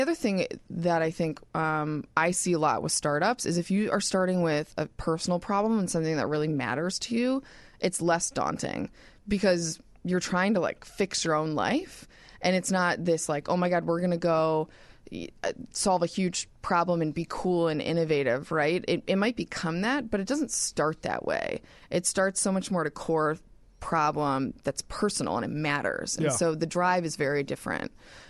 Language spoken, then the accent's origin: English; Chicago, Illinois, United States; So we grew up, all three of us are from Chicago. So Kara and I grew up in the Northwest suburbs. We've known each other since we were five.